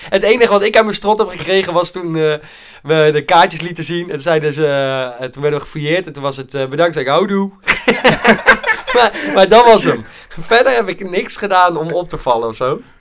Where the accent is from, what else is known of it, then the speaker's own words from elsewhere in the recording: Zwolle, Overijssel, Netherlands; We gaan niet duidelijk maken dat we uit Zwolle komen.